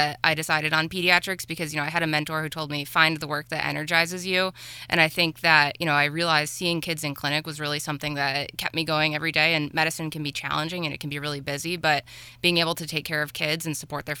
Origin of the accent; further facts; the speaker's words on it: Livonia, New York, United States; So I'm local. I'm originally from Livonia, which is down off of Canisius Lake